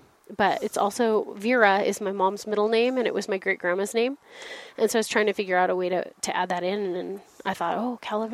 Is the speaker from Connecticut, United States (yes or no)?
no; California, United States; born there; So actually, I know I was born in California